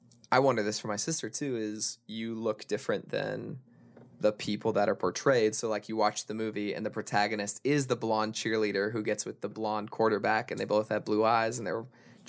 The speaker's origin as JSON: {"language": "English", "town": "Denver", "region": "Colorado", "country": "United States", "said": "I'm from Denver, Colorado."}